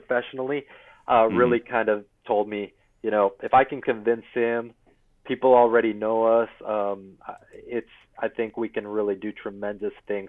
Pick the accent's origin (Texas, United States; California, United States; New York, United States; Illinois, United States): Texas, United States; Corpus Christi; So yeah, so I grew up in Corpus Christi from last year of middle school all the way through high school. So it's really kind of as a teenager, and we'll always be home